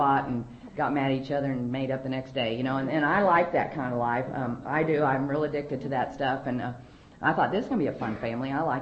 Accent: Oklahoma, United States; born there; I was born in Oklahoma.

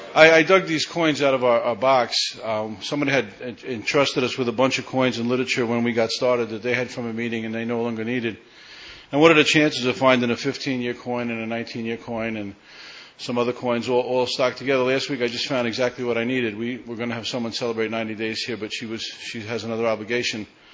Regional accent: Staten Island, New York, United States; I grew up on Staten Island, and I heard about guys from Brooklyn that he was talking about that I felt like I knew intimately, you know.

